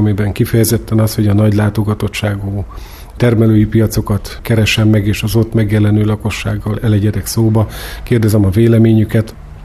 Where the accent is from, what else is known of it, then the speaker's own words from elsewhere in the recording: Kiskunfélegyháza, Bács-Kiskun, Hungary; Bár kiskunfélegyházi vagyok, ott élek családommal, a mindennapok léte az azért kiskunhalasivá is tesz, nem kis mértékben